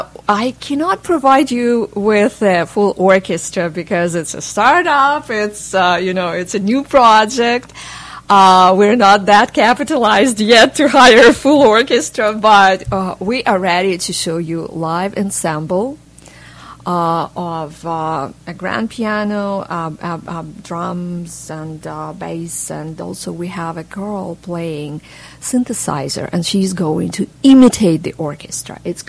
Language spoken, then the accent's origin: English; Kyiv, Ukraine; Well, I was raised in Ukraine, Kyiv, the capital of Ukraine